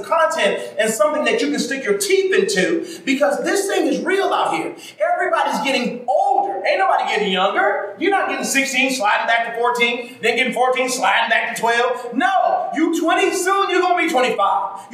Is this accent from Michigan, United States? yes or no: yes; Michigan, United States; now in California, United States; I came here from Michigan native, and I didn't know California was so expensive.